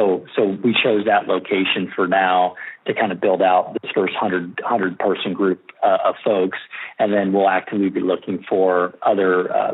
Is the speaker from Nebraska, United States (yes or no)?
no; St. Louis, Missouri, United States; And it reminds me of where I'm from. I'm from Missouri, St. Louis, Missouri. So you know what it's like when you're in the heartland, you can feel that positive energy.